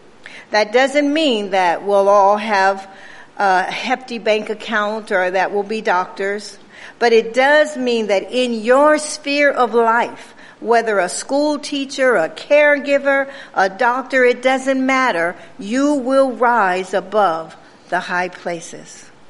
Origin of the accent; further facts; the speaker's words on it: Compton, California, United States; also born or lived in Watts; We started out in Watts, one of the poorest areas of Southern California. And we were raised in Compton, which was just a step above that.